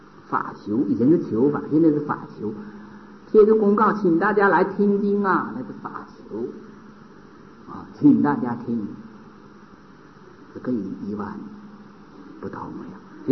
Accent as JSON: {"language": "Chinese", "country": "China", "said": "我们中国人喜欢讲爱人呢，你的爱人啊"}